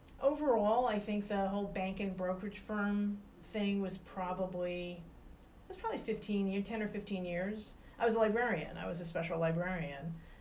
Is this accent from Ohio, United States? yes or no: yes; Chillicothe, Ohio, United States; I was born in Ohio, southern Ohio. We lived in a little town called Chillicothe, which was too small to have a hospital, so I was born in Waverly.